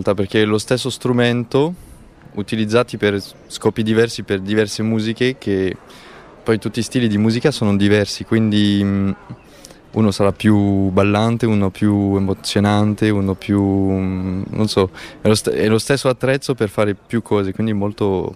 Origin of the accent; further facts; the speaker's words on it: Auvergne-Rhône-Alpes, France; Italian is a second language; now in Cremona, Italy; Non sono di Cremona, non sono francese, di Alta Savoia.